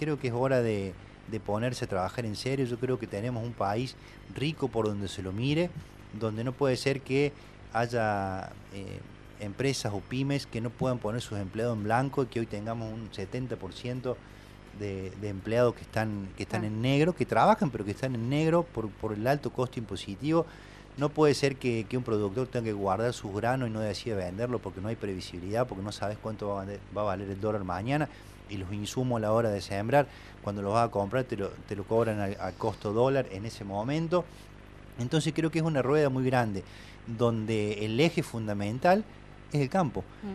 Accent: Córdoba, Argentina; En el momento crítico que estamos sufriendo como ciudadanos, como argentinos, como cordobeses.

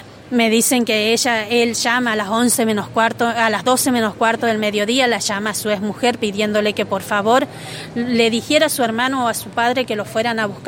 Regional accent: Chaco, Argentina; yo soy del Chaco, como les comenté.

